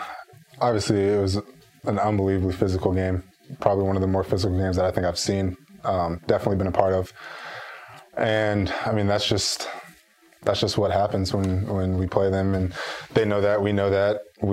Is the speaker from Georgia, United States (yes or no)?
yes; Georgia, United States; Growing up, I grew up in Georgia, so I had to deal with the go dogs my entire life.